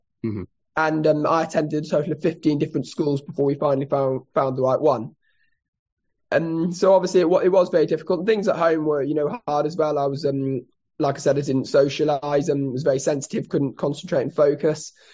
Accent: South Africa; I grew up in South Africa, and South Africa is very behind in terms of its knowledge of autism, etc.

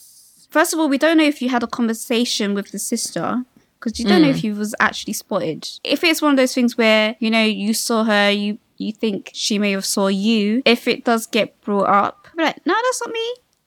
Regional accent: United Kingdom; I've never been to Korea in my life. I'm British.

